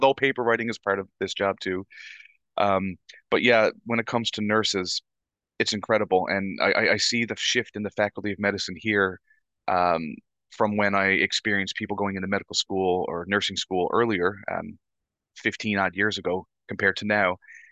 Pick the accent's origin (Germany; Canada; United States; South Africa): Canada; Bonavista, Newfoundland and Labrador; Because I know from experience in my hometown, Bonavista